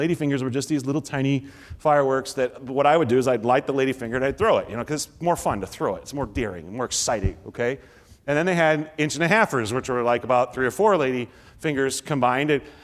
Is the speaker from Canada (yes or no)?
no; Nebraska, United States; born or raised there